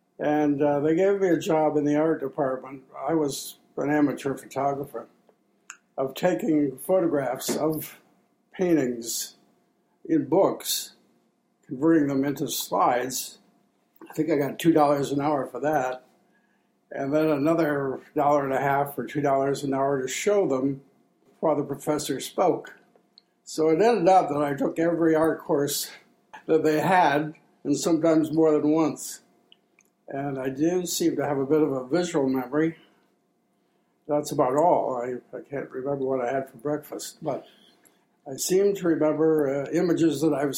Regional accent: Endwell, New York, United States; Well, I grew up in Endwell, New York, which is near Binghamton, Johnson City, in that area.

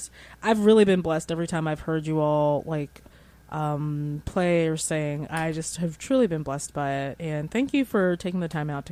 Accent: North Carolina, United States; but I'm from the Outer Banks. So it feels like I'm at home whenever it's, you know, whenever it's like, oh, wow.

